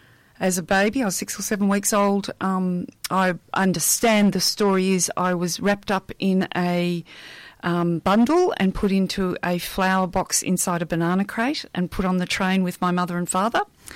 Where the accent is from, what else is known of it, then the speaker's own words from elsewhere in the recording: Leonora, Western Australia, Australia; born there; I was born in Leonora, Western Australia.